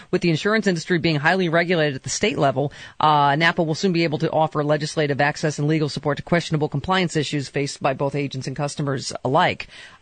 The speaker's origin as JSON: {"language": "English", "town": "Buffalo", "region": "New York", "country": "United States", "tie": "born or raised there", "said": "I know we had a big victory up in my hometown area, Buffalo, New York."}